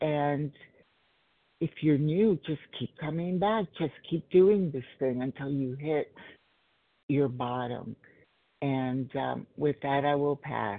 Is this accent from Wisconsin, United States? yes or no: no; Los Angeles, California, United States; I am from Los Angeles.